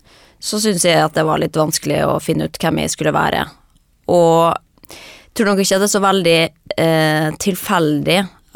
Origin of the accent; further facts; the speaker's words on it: Molde, Møre og Romsdal, Norway; also born or lived in Kristiansund; jeg kommer jo fra født i Kristiansund, men vokste opp i Molde. Det hører man jo, jeg veldig stolt over å ha holdt på dialekten min.